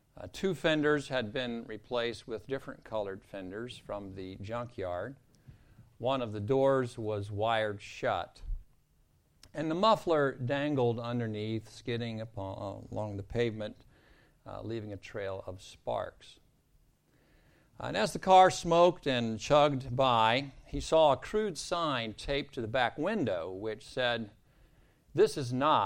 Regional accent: Ohio, United States; In my home state of Ohio in the United States, automobiles do not have to be inspected

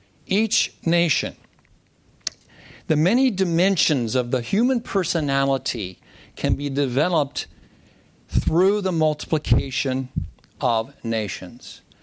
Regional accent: United States; Now, I'm an American, and what makes it interesting to be here is the differences between America and Belgium and all the other cultures.

